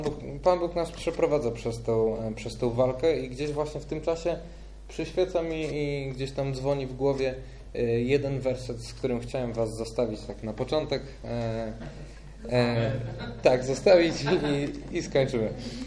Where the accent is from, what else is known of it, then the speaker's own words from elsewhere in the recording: Białystok, Podlaskie Voivodeship, Poland; Ja znam z Białegostoku, skąd pochodzę, bardzo wiele przykładów